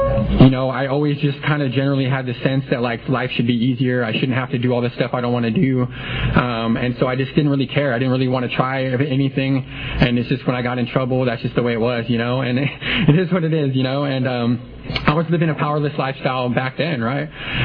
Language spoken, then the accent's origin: English; Hanford, California, United States; I grew up in Hanford with my dad.